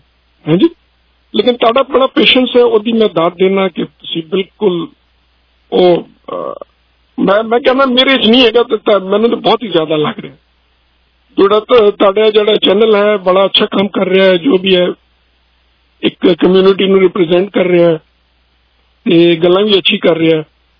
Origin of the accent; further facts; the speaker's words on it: Pakistan; first language Pashto; Punjabi is a second language; ਜੇ ਮੇਰੀ ਪੰਜਾਬੀ ਥੋੜੀ ਮਾੜੀ ਜੀ ਹੋਵੇ ਤੇ ਗੁਜ਼ਾਰਾ ਕਰ ਲੈਣਾ, ਕਿਉਂਕਿ ਮੈਂ basically I am Pashtun Pathan and I am speaking Pashtun